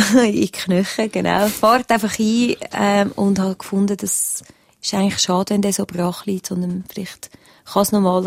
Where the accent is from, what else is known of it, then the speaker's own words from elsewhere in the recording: Weggis, Lucerne, Switzerland; ich bin zurückgezogen auf Weggis, wo ich aufgewachsen bin, ein kleines Dorf bei Luzern. Und da kennt man einfach alle